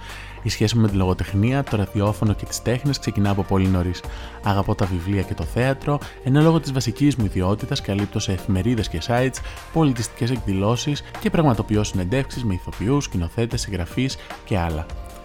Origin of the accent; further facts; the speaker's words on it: Thessaloniki, Central Macedonia, Greece; born there; γεννήθηκα και εργάζομαι στη Θεσσαλονίκη.